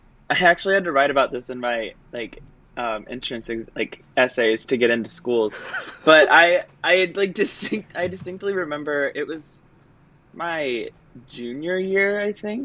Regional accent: Florida, United States; I am originally from Florida and grew up doing sports and then decided I wanted to do theater.

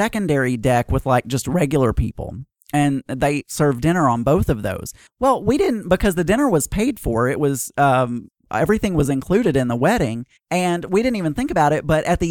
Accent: the South, United States; accent: Southern; I don't know why I had to make my Southern accent even worse

